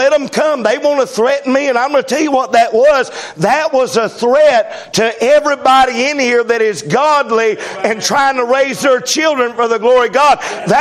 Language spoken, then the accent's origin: English; United States; I am an American tonight, and I am very proud of that.